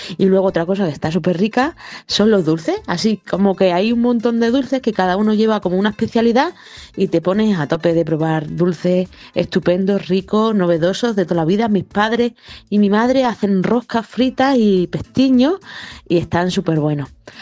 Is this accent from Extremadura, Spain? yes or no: yes; La Nava de Santiago, Extremadura, Spain; la romería de mi pueblo es la de Santa Quiteria, también conocida por Matapega. Está cerca entre Aljucén y La Nava y la romería es de La Nava de Santiago.